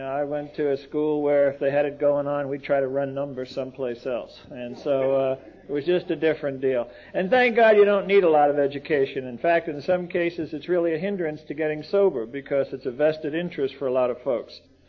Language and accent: English; Brooklyn, New York, United States; As I said, I grew up in Brooklyn, and it was one of those neighborhoods you say, how far is it to the subway?